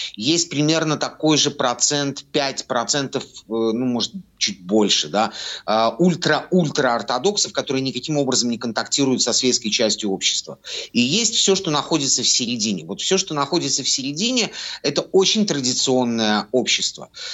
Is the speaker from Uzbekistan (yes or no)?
no; Belarus; вот ты из Беларуси, и я из Беларуси